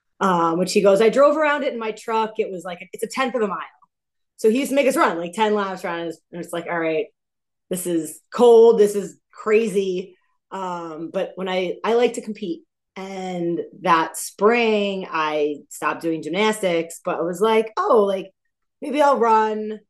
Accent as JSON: {"language": "English", "region": "New Jersey", "country": "United States", "said": "I'm from New Jersey. I've lived here since I was four."}